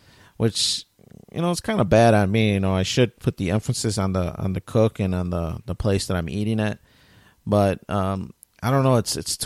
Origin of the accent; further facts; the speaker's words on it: Chicago, Illinois, United States; The pizza was good, which me being a Chicagoan, I'm not really a big deep dish pizza guy